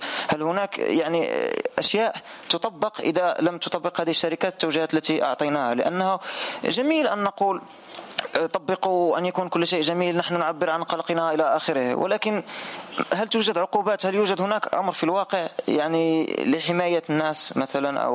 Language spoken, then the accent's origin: Arabic; Morocco; وأنا من المغرب.